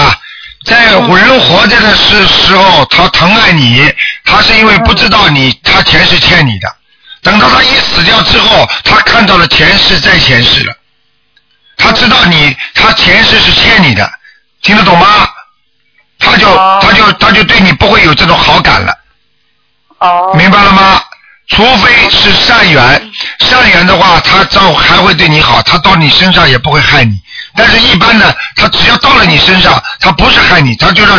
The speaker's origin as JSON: {"language": "Chinese", "country": "China", "said": "什么现在为什么我们中国人这么强啊？"}